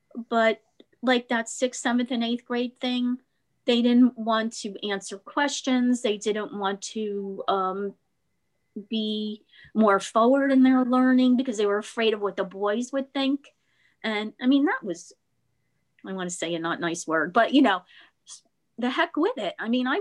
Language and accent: English; Elizabeth, New Jersey, United States; Part of my life, I grew up in Elizabeth. And when I went to Bender Academy, which was run by the Benedictine nuns, it's a Catholic school.